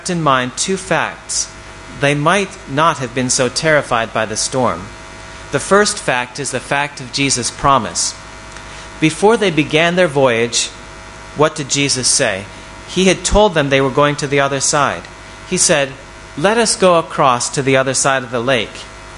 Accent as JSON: {"language": "English", "country": "United States", "said": "Since I'm an American, I was naturally most interested in the athletes of Team USA."}